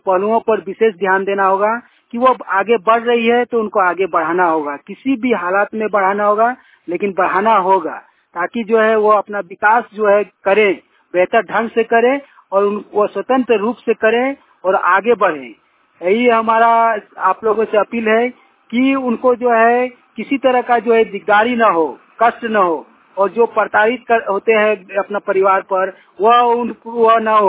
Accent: Kasmar, Jharkhand, India

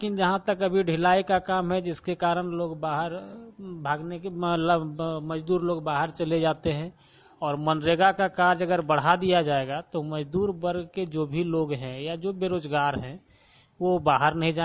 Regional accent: Sohna, India; मैं सोहना का रहने वाला हूं।

